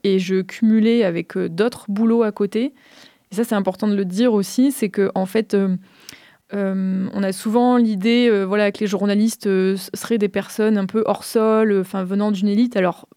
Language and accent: French; Auvergne-Rhône-Alpes, France; en 2021, de revenir en Drôme, parce que moi, je suis originaire de Drôme provençale, et de m'installer dans le Crétois.